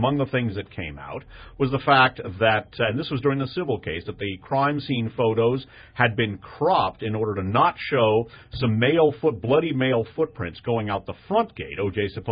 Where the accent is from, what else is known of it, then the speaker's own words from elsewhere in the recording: Northeast, United States; Well, I grew up in the Northeast, and I used to wear leather gloves and make snowballs.